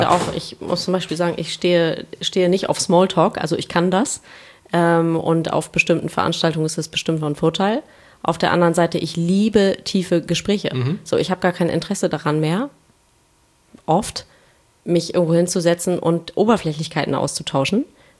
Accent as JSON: {"language": "German", "town": "Kiel", "region": "Schleswig-Holstein", "country": "Germany", "said": "Ich komme aus Kiel ursprünglich."}